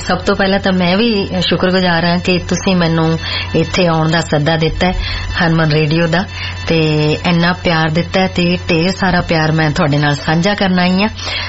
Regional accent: Punjab, India; moved away; ਲੱਗਦਾ ਹੀ ਨਹੀਂ ਕਿ ਮੈਂ ਇੰਡੀਆ ਤੋਂ ਪੰਜਾਬ ਤੋਂ ਬਾਹਰ ਆਈ ਹਾਂ।

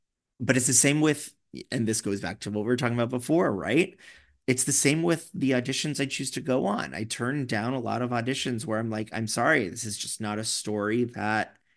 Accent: New York, United States; And yes, I'm such a New Yorker.

